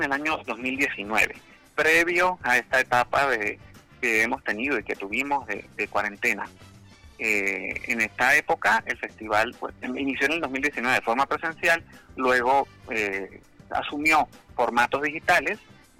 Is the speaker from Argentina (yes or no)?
no; Venezuela; Como venezolanos que somos